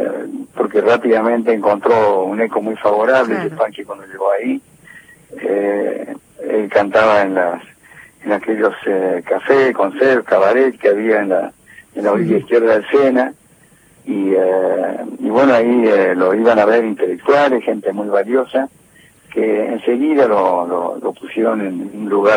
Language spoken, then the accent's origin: Spanish; Córdoba, Argentina; Yo lo tengo incorporado desde niño, yo soy del noroeste de Córdoba, y yo he crecido escuchando esa música